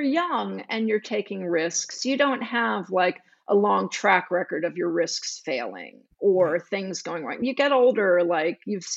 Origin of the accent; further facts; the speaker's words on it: Houston, Texas, United States; was begging my mother to let me go to boarding school when I was 16 years old, because I was so unhappy growing up in Houston and living in my neighborhood.